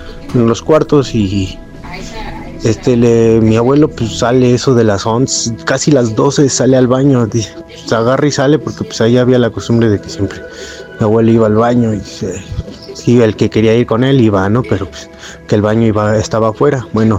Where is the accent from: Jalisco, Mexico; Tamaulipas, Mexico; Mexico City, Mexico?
Mexico City, Mexico; yo soy de aquí de la Ciudad de México, vivo aquí en Tlalpan, aquí por el kilómetro 30 hacia Cuernavaca